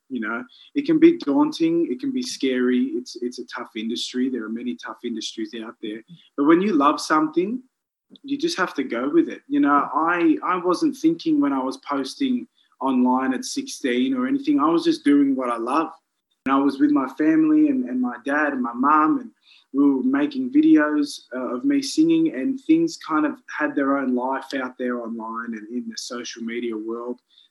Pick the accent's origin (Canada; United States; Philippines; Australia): Australia; here I am as an Australian Greek Cypriot